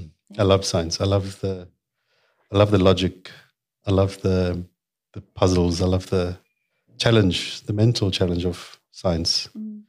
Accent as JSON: {"language": "English", "town": "Merebank", "region": "KwaZulu-Natal", "country": "South Africa", "tie": "born or raised there", "said": "In a place called Meerbank, which is just south of Durban, trapped between two oil refineries. And, so I woke up to the 7 o'clock aeroplane, because it was right next to the airport. Yeah, that's where I grew up."}